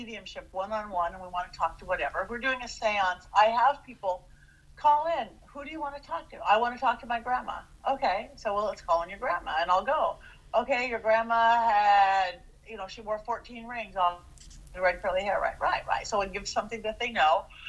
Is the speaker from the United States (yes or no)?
no; Turkey; I came from Turkey